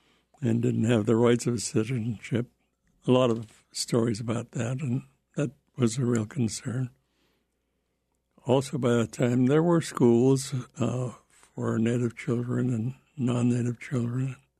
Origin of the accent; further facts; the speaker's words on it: Klawock, Alaska, United States; born there; now in Ketchikan, United States; I was born in Kolwak and returned there after retirement and served on the tribal council there for several years. But I'm retired in Ketchikan now.